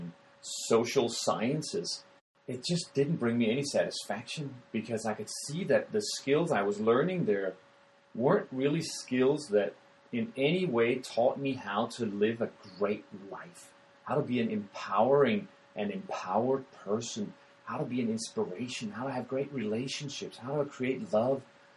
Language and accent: English; Denmark; English is a second language; And I'm originally from Denmark, which will account for why I speak like this.